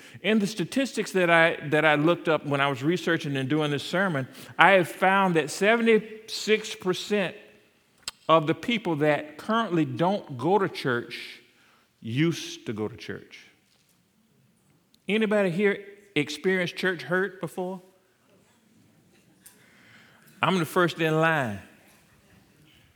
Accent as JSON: {"language": "English", "region": "South Carolina", "country": "United States", "accent": "South Carolina", "said": "You might not like my South Carolina accent."}